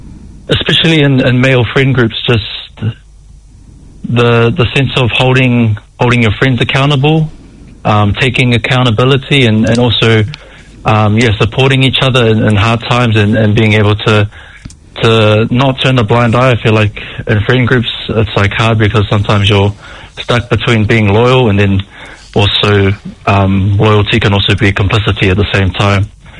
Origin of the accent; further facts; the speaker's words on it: Blenheim, Marlborough, New Zealand; I grew up in Waiharakeke, Blenheim, down South Island